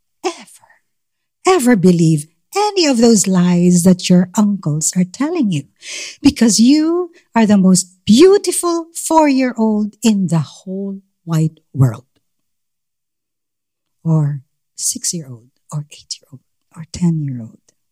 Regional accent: Manila, Metro Manila, Philippines; born there; I was born in Manila, Philippines.

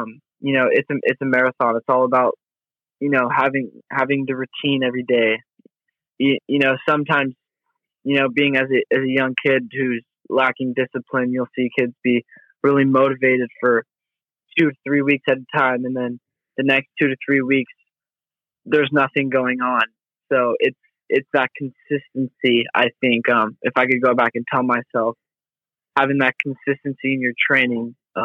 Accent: Utah, United States; And, I think growing up in Utah, you know, I didn't have to worry about any of those

